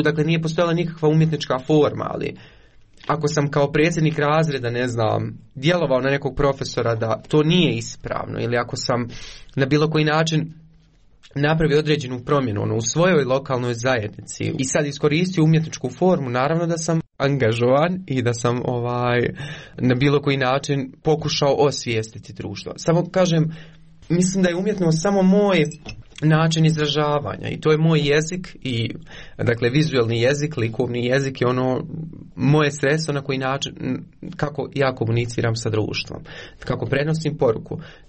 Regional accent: Konjic, Federation of Bosnia and Herzegovina, Bosnia & Herzegovina; also born or lived in Eisenach, Germany; Ja sam rođen u Njemačkoj, u Eisenachu, 97. godine. Moji roditelji su birali, dakle, konjic kada su htjeli da se vrate u Bosnu i Hercegovinu, 99. godine. I odrastao sam u Konjicu. Nisam iz Sarajeva

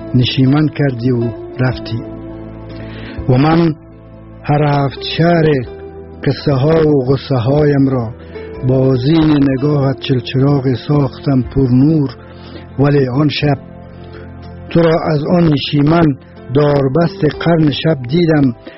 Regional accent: Mazar-i-Sharif, Balkh, Afghanistan; born there

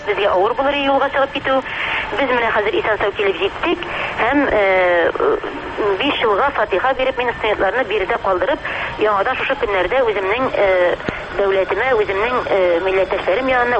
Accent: Tatarstan, Russia; безнең Татарстаннан студентлар укытырга ризалык бирде. Һәм менә без Татарстаннан 3 студент алып, Төркиягә килдек.

